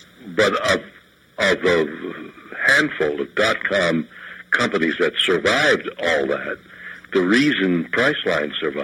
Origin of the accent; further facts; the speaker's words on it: Montreal, Quebec, Canada; I come from Montreal, so we were in northern sort of the North Woods there